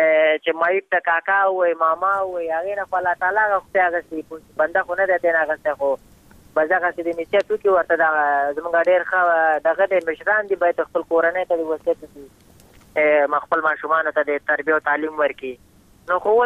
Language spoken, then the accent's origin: Pashto; Afghanistan; بس خو موږ هم د افغانستان بچیان یو د افغانستان معلولین یو